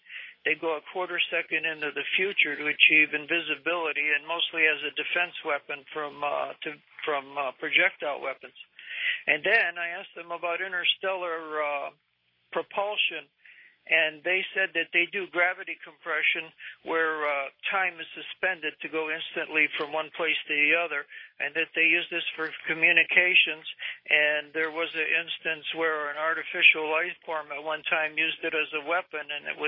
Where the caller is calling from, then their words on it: Seattle, Washington, United States; from Seattle